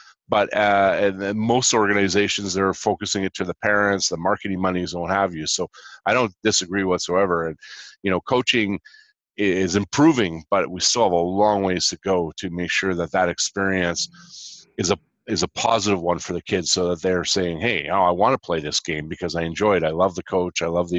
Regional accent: Montreal, Quebec, Canada; growing up in Montreal, hockey was big for us.

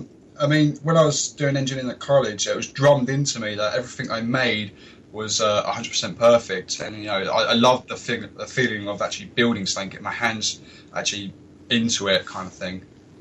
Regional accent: Dagenham, London, United Kingdom; now in Chelmsford, United Kingdom; I used to do a lot of BMXing back in my original hometown of Dagenham.

